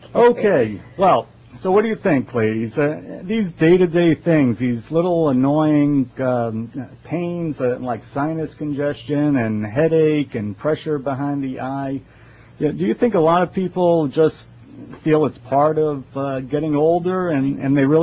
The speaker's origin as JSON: {"language": "English", "town": "Bronx", "region": "New York", "country": "United States", "tie": "born there", "said": "Well, it's the Yankees, of course. I was born in the Bronx. I have to be a Yankee fan."}